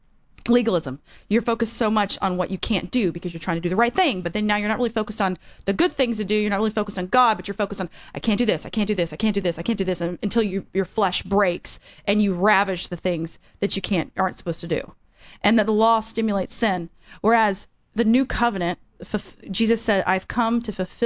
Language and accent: English; Bible Belt, United States; I grew up in the Bible Belt, right, and I didn't really grow up totally going to church